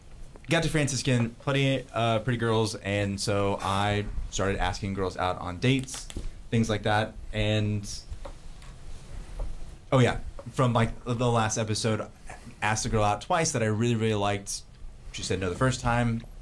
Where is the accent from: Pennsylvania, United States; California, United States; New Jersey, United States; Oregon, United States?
California, United States; I grew up in California, very secular family.